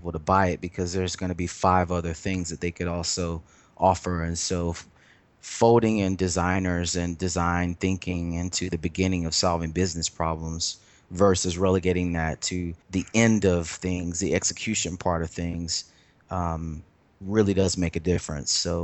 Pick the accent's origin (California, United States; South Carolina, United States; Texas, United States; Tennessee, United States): South Carolina, United States; Lexington; now in Brooklyn, United States; It's funny because I'm from Lexington, South Carolina. Originally, I was born there, and now I'm Brooklyn.